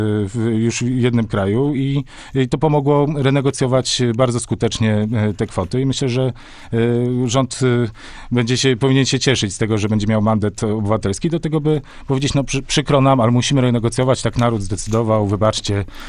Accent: Warsaw, Masovian Voivodeship, Poland; Warszawa, żoliborzanin.

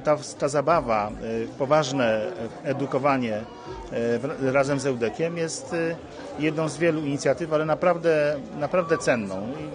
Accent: Sieradz, Łódź Voivodeship, Poland; born there; Ja sam pochodzę z regionu, urodziłem się w Sieradzu, więc wiem, jaki to jest kontekst przyjeżdżać do Łodzi na duże wydarzenia.

